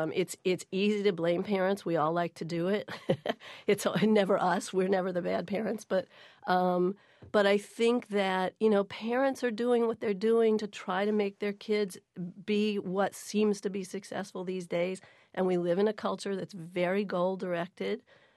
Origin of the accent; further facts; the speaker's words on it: North Carolina, United States; I come from North Carolina. That's all we talked about, right?